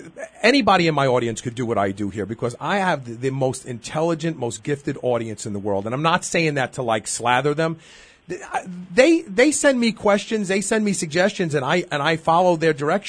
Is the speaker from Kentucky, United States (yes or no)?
yes; Pikeville, Kentucky, United States; People say, where are you from? I go, Pikeville.